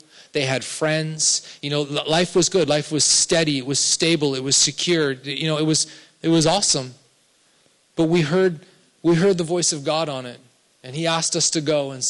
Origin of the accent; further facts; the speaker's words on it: Canada; now in San Diego, United States; Most of you know that me and my family were Canadian and we moved here from Toronto.